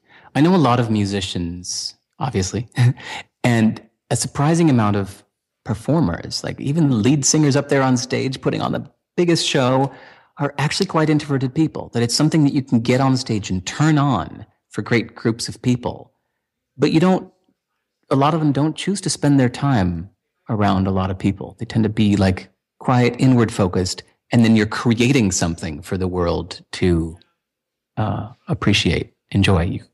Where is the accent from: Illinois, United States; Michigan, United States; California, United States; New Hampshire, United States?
Illinois, United States; also born or lived in Boston / New York City; now in Portland, United States; Like, I grew up near Chicago. I don't see myself as Chicago dude.